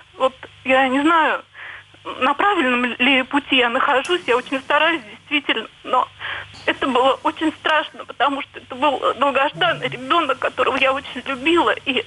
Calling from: Ryazan, Ryazan Oblast, Russia; Я звоню из Рязани.

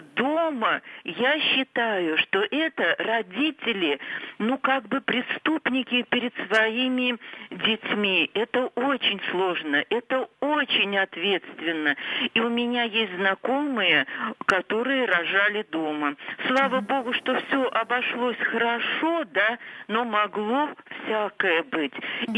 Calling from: Ulyanovsk, Ulyanovsk Oblast, Russia; Я дозвонилась из Ульяновска.

